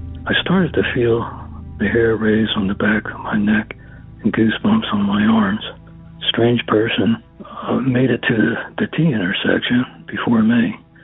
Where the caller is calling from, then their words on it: San Marcos, Texas, United States; Hello, I'm calling from San Marcos, Texas.